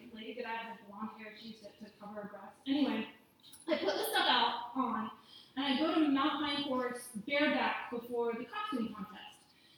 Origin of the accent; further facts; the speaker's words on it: Boston, Massachusetts, United States; And now I grew up in Boston, Massachusetts